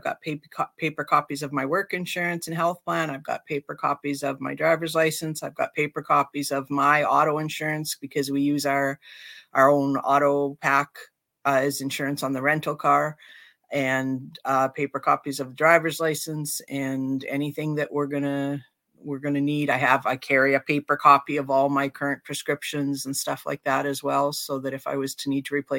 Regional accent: Canada; because we're coming from Canada, we can't do that because they have to see our Canadian driver's license

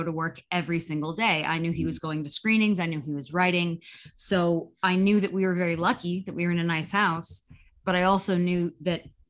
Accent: Los Angeles, California, United States; I'll tell you the biggest difference growing up in Los Angeles, as I did. I'm one of three people from LA.

